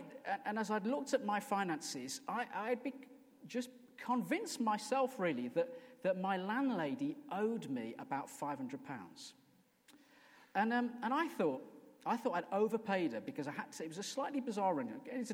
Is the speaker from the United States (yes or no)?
no; United Kingdom; But that's okay, because we're British.